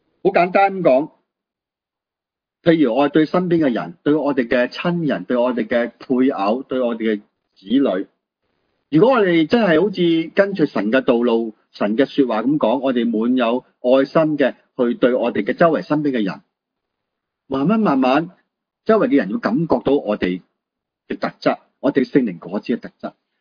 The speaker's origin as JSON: {"language": "Cantonese", "country": "China", "said": "我哋中国人嘅文化就咩啊？要吃要喝，食咧同饮咧系最重要嘅。"}